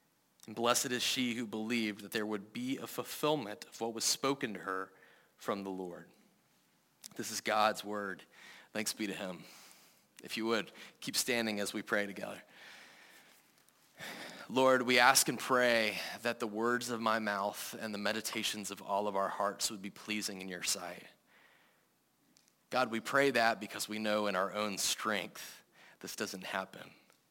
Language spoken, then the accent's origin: English; Georgia, United States; I mean, I'm from Georgia, all right, and yet there's times when I'm like, ugh, California education.